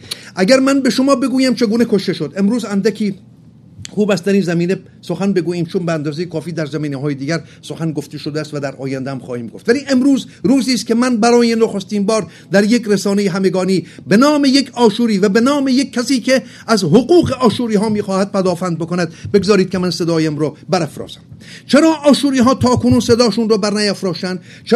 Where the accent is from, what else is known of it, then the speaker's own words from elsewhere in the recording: Hamadan, Iran; born there; چون من خودم زاده ارومیه نیستم، شوربختانه من در همدان خوشبختانه به دنیا اومدم و در سن بالای 18-19 سالگی برای نخستین بار به سری به رضایه زدم به ارومیه